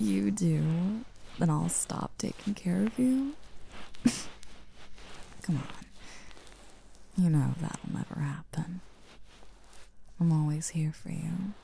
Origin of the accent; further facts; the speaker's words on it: the South, United States; I'm from the South, so it's hot as hell every summer and thereon.